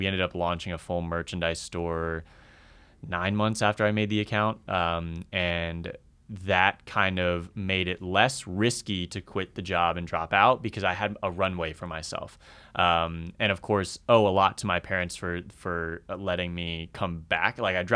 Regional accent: Virginia, United States; No. I grew up in Northern Virginia and then West Virginia.

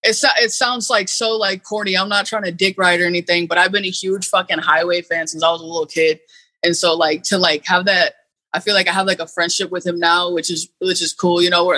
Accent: Eureka, California, United States; I grew up in Eureka, you know, in the same neighborhood, and, you know, I grew up on over like near Winco and the projects over there.

